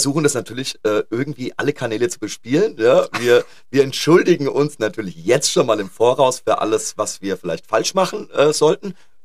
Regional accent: Büdingen, Hesse, Germany; Nein, ich komme aus der Wetterau.

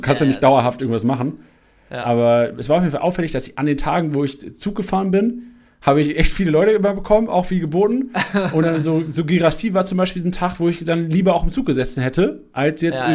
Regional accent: Lüneburg, Lower Saxony, Germany; Ich bin ja im Norden geboren, bin da aufgewachsen, ja. In Lüneburg auch.

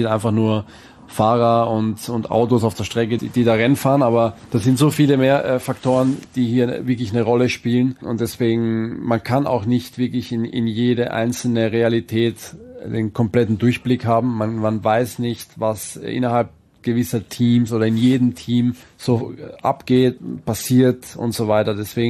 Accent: Austria; als kleiner Junge gab's vor allem in Österreich, wo ich aufgewachsen bin

